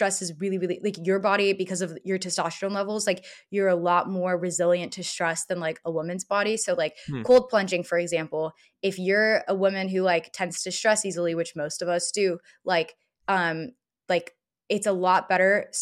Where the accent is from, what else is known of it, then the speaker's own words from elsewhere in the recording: Dallas, Texas, United States; Like, so I grew up in Dallas, Texas. My family originally was from Eastern Europe in Bulgaria.